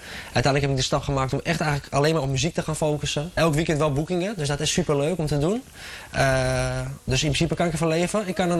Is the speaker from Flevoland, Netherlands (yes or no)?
yes; Lelystad, Flevoland, Netherlands; ik ben 23 jaar oud en ik kom uit Lelystad. Geboren en getogen.